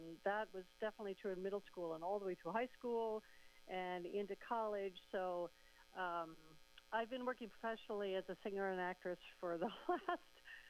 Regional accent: Shorewood, Wisconsin, United States; also born or lived in Milwaukee; I did most of my growing up in Shorewood or Milwaukee area

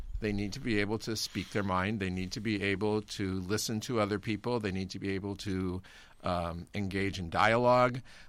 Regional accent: Omaha, Nebraska, United States; moved away as an adult; now in Wisconsin, United States; Okay. Well, I actually, I am not from Wisconsin. I'm actually a transplant from Omaha, Nebraska.

